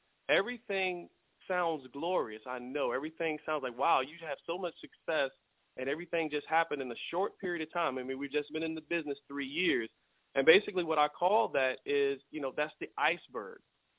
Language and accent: English; Richmond, Virginia, United States; I am from Virginia, Richmond, Virginia marketplace